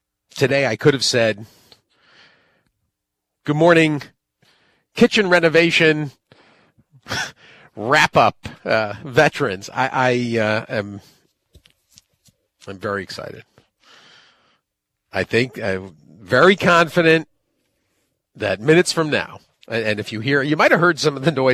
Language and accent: English; Connecticut, United States; I grew up in Connecticut, and that, 20 years here.